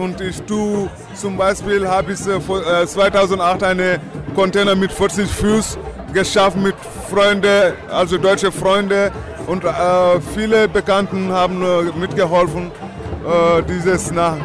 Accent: Casamance, Senegal; German is a second language; now in Germany; Ja, es geht um Frieden in meiner Heimat, da wo seit 32 Jahren Bürgerkrieg herrscht.

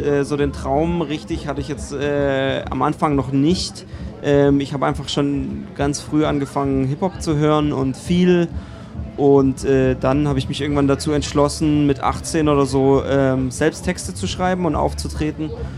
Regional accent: Heilbronn, Baden-Württemberg, Germany; ich habe das Glück, dass in meiner Heimatstadt Heilbronn das Label sitzt

